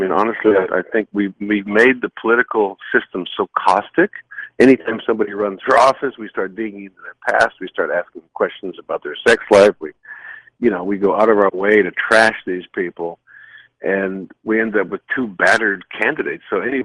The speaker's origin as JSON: {"language": "English", "country": "United States", "said": "And I would say this, as an American, I would worry about America first."}